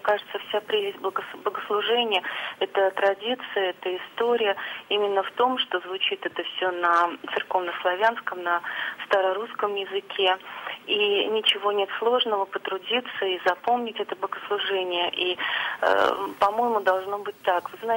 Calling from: Moscow Oblast, Russia; Я звоню вам из Московской области.

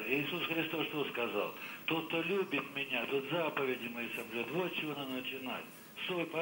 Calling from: Belgorod, Belgorod Oblast, Russia; Добрый день, Белгород

